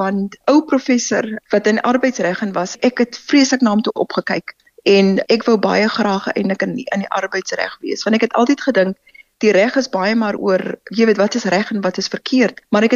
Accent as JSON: {"language": "Afrikaans", "region": "Eastern Cape", "country": "South Africa", "tie": "born there", "also_born_or_lived": "Johannesburg", "said": "ek is oorspronklik gebore in die Ooskaap en toe het ons Weskaap toe gekom en natuurlik, ek het 'n bietjie oorsee gewees en toe gaan ek op Johannesburg toe en natuurlik, toe kom ons maar terug huis toe weer na Ryk."}